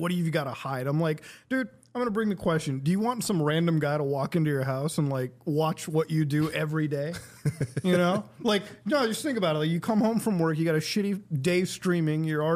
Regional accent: Canada; I'm Canadian.

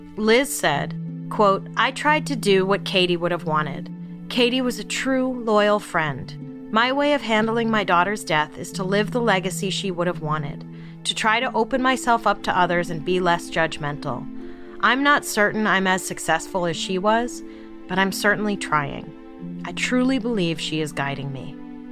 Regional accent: Ithaca, New York, United States; even though I'm from Ithaca and I didn't know the roads

